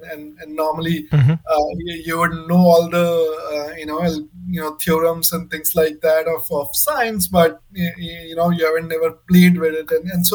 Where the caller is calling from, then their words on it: San Francisco, California, United States; I'm calling in from San Francisco.